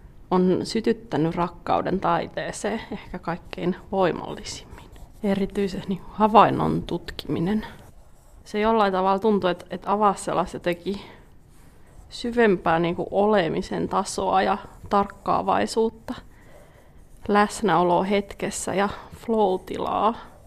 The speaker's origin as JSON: {"language": "Finnish", "town": "Lappeenranta", "region": "South Karelia", "country": "Finland", "tie": "born or raised there", "moved": "as an adult", "lives_now": "Helsinki, Finland", "said": "Alun perin olen tosiaan kotoisin Lappeenrannasta, olen muuttanut 14 vuotta sitten Helsinkiin ja nykyään tunnen jo kyllä olevani sydämeltäni helsinkiläinen, vaikkakin toki karjalaiset juuret ovat siellä Lappeenrannassa."}